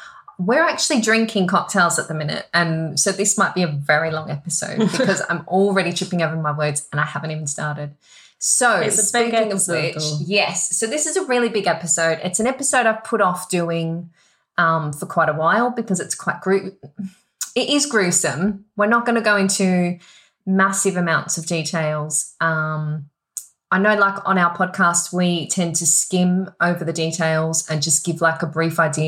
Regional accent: Australia; Even though I'm Australian

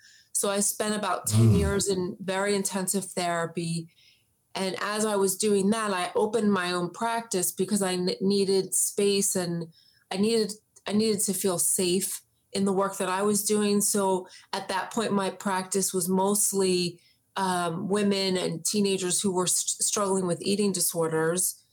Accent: New Jersey, United States; So I am from the South Jersey area. That's where I grew up. And then I moved out to the suburbs of PA in my early 20s.

